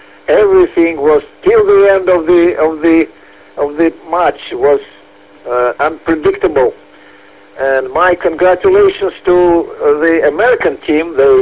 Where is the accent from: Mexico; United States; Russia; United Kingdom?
Russia; English is a second language; I'm from Russia, 700 miles north from the Olympic Games.